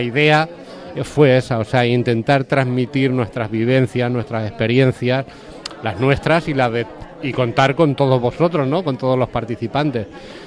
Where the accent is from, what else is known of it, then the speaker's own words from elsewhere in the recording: Toledo, Castilla-La Mancha, Spain; porque yo soy de Toledo, aunque vivo aquí prácticamente toda la vida